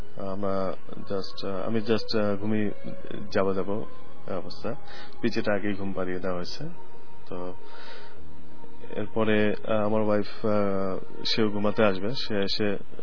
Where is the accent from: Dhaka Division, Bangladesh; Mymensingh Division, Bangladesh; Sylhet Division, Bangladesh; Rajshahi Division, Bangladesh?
Mymensingh Division, Bangladesh; Mymensingh; born there; আমি এর আগে 5 বছর আগে আমি যেখানে থাকতাম ময়মনসিংহে আমার জন্মস্থান